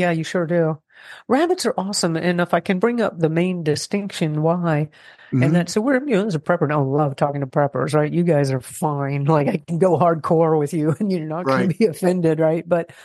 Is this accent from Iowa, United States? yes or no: no; Florida, United States; Well, I grew up in South Florida and my family was kind of poor.